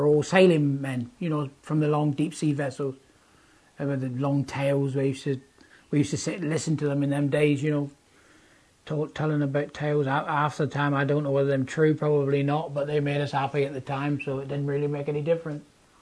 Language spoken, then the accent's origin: English; Appledore, South West England, United Kingdom; I was born in Appledore, 31 N Street. I spent a little of my time, very younger time, in a little village called Wesley across the river, only as a crow flies about a mile and a half from here. Then came back to Appledore